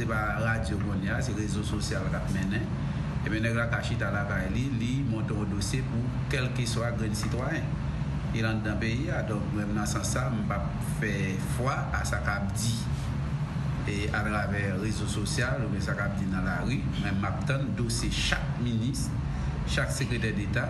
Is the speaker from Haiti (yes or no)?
yes; Haiti; en tant que haïtien